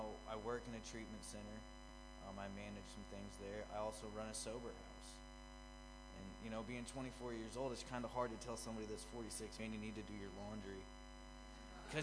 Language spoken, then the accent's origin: English; Missouri, United States; moved away; But I'm actually not from Tennessee. I'm actually from Missouri and moved down to Tennessee for, you know, a couple different reasons.